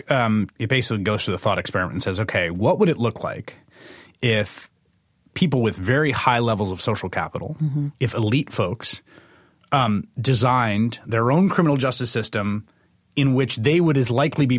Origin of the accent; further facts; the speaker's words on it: Bronx, New York, United States; I grew up in the Bronx in two different neighborhoods. One was this sort of working class. It had been an Irish Catholic neighborhood, although it got more sort of immigrant over time.